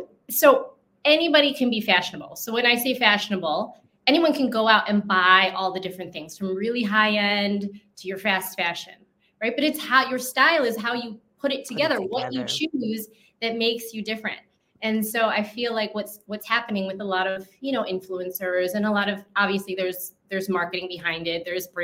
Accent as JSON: {"language": "English", "town": "Chicago", "region": "Illinois", "country": "United States", "also_born_or_lived": "Los Angeles", "said": "I mean, I'm from Chicago, but lived in LA."}